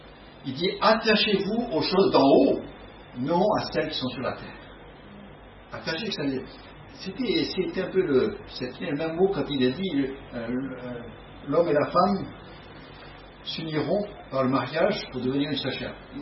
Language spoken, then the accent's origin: French; France; Déjà, avec nos attentes, hein, en tant que Français, ça va pas.